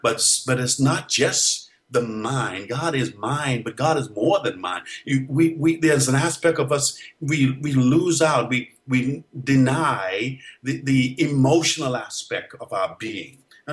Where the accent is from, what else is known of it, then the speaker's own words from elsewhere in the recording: Bahamas; If you're in the Bahamas, my hometown, where I was born, where I entered into the earth realm, call me from the Bahamas.